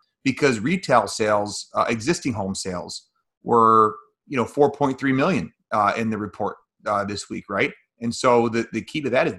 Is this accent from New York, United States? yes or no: no; Michigan, United States; now in Illinois, United States; I mean, I know in Michigan, I mean, I live in Illinois, but I'm from Michigan.